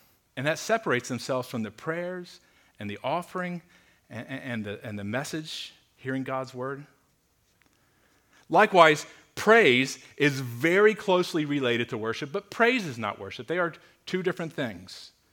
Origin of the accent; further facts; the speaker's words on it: New Jersey, United States; this may be the result of growing up in New Jersey with parents from Tennessee, this is the way I talk